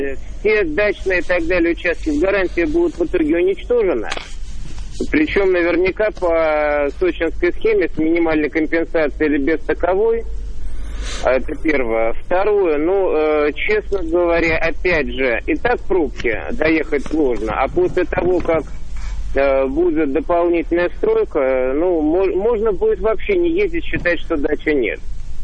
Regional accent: Moscow, Russia; я из Москвы, вот. Дача у меня с Подмосковья к западу от Москвы.

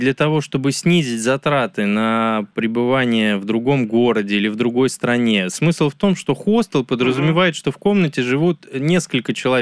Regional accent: Moscow, Russia; Я как москвич вообще-то не только о москвичах думаю.

